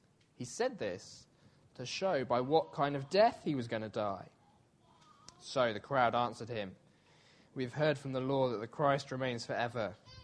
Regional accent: England, United Kingdom; sitting here in, as an English person, really, really wishing that the theme of this talk was not rugby

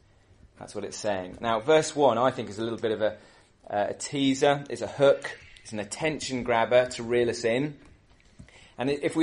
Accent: United Kingdom; speaking as a Brit

